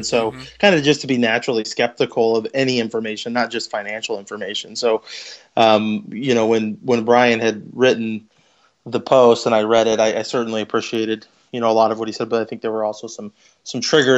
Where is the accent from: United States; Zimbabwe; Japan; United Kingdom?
United States; Idaho; Yeah, so I'm originally from Idaho. I'm from Treasure Valley, Idaho, in near Boise.